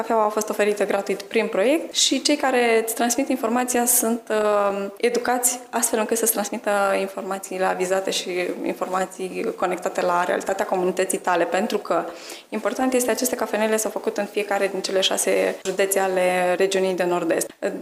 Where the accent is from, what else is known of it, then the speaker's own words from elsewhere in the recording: Iași, Iași County, Romania; Important a fost pentru noi, ca ieșeni